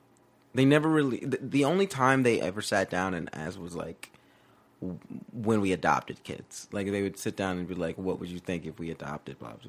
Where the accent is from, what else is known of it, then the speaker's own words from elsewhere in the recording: Georgia, United States; oh, we're from Georgia, you know, we don't know about the big city.